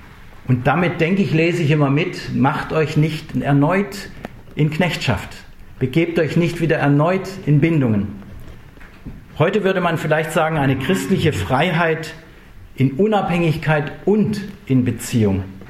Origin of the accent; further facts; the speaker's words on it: Southern Germany, Germany; als Süddeutscher, der nicht in der DDR gelebt hat, ist es immer sehr schwierig einzuschätzen.